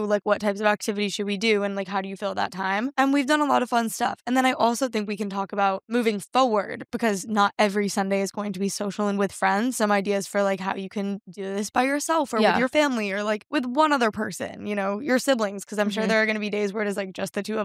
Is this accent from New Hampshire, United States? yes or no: yes; New Hampshire, United States; Like you guys don't know we're from New Hampshire.